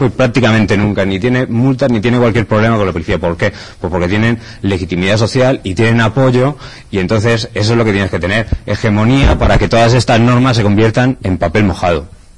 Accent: Madrid, Community of Madrid, Spain; yo soy de Madrid y me he tirado 10 años mirando en diferentes colectivos

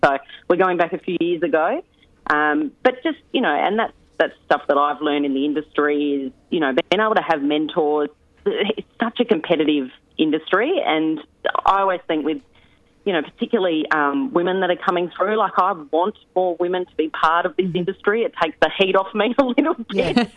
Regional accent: Adelaide, South Australia, Australia; because I wasn't exposed to that as a kid growing up in Adelaide.

